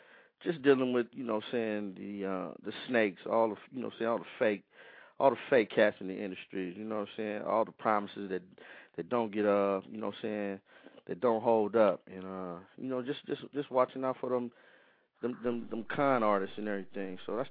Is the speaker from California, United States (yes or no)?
yes; Inglewood, California, United States; Oh, I'm from Inglewood, West Side of Inglewood